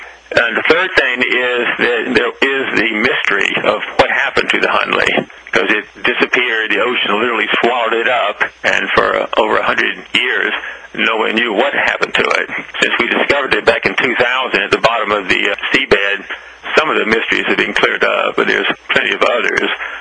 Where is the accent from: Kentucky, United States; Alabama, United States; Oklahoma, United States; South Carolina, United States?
South Carolina, United States; Well, I've always been interested in the Civil War growing up in South Carolina.